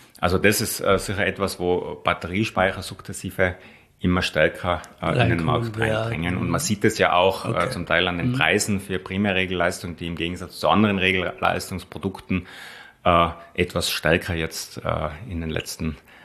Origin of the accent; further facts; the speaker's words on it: Austria; als Österreicher